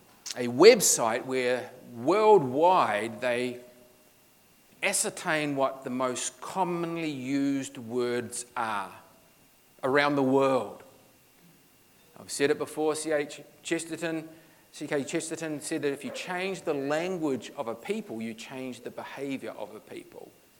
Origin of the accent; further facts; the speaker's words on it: New Zealand; now in Queensland, Australia; And I'm not just saying that because I'm a Kiwi.